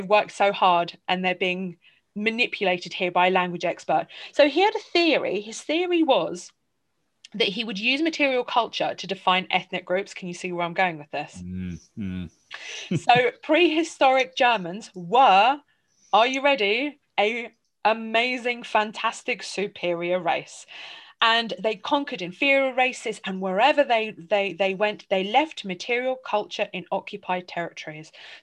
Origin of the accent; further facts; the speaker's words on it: England, United Kingdom; growing up in England with a family, Polish heritage, I describe myself as Polish in general, because I grew up with the language, I grew up with everything else. But in the end, I do still have certain British